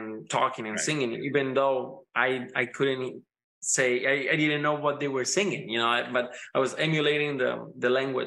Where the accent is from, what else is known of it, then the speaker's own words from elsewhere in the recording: Los Angeles, California, United States; accent: Los Angeles; now in Italy; I've been in Italy for too long, so I'm sorry that my accent, it's very Italian now. So I lost a little bit of Los Angeles, you know, accent